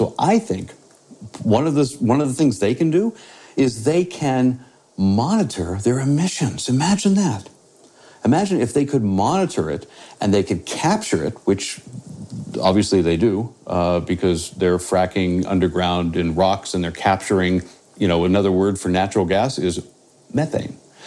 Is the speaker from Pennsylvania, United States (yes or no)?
yes; Pennsylvania, United States; say Pennsylvania, my home state